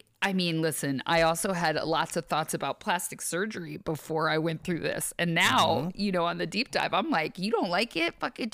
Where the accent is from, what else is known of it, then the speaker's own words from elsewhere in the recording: New Jersey, United States; I think it was one of my best looks because I'm from New Jersey.